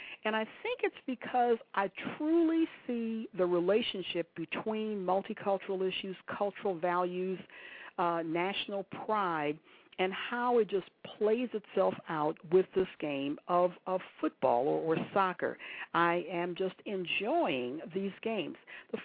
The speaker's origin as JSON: {"language": "English", "country": "United States", "said": "Now, of course, I'm an American, so I was rooting or cheering for the U.S. team this past week"}